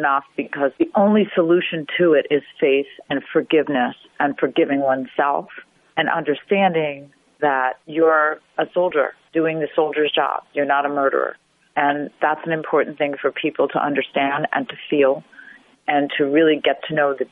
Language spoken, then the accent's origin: English; United States; And I knew I had to do something as a mother, as an American mother.